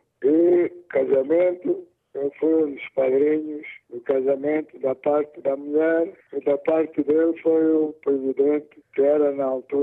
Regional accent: Mozambique; born there; E eu disse, afinal, onde é que eu nasci? Eu nasci em Moçambique. Se investi aqui foi porque sempre pensei em voltar a Moçambique e valorizar o meu país.

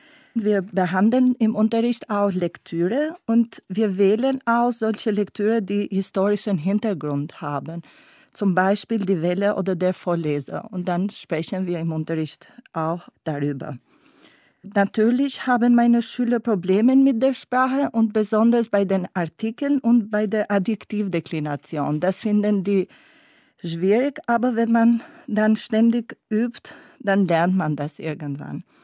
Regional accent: Tirana, Tirana County, Albania; German is a second language; ich komme aus Albanien. Aus Tirana eigentlich, die Hauptstadt von Albanien. Ich bin im 1981 geboren.

